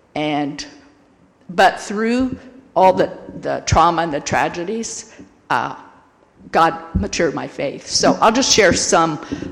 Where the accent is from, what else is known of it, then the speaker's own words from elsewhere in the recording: Illinois, United States; I'm originally from Illinois. I'm one of six girls and one little brother.